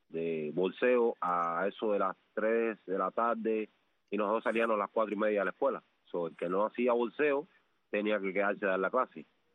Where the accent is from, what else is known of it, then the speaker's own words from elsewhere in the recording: Morón, Ciego de Ávila, Cuba; born there; Yo nací en Ciudad de Ávila, Morón, en un pueblo que hay Morón mismo ahí, que se llama Patria, la isla central. De ahí, de ese humilde pueblo soy yo.